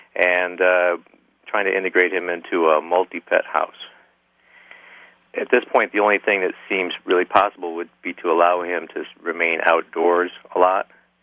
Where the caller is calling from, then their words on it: Georgia, United States; I'm in South Georgia.